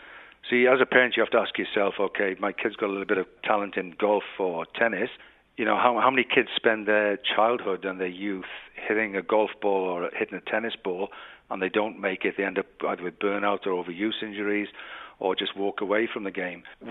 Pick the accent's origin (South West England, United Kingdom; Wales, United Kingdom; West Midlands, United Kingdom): Wales, United Kingdom; I grew up in Wales watching rugby